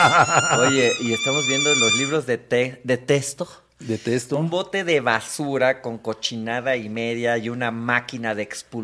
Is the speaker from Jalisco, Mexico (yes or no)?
yes; Guadalajara, Jalisco, Mexico; Yo soy de Jalisco, de Guadalajara, Jalisco.